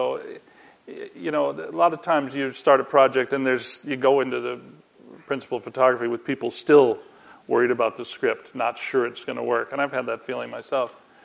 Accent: Chicago, Illinois, United States; I'm from Chicago, but MoMA showed it as part.

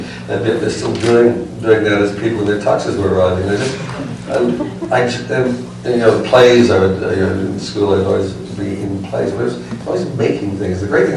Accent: Minnesota, United States; Because I grew up in Minnesota before we had a television, we had radio.

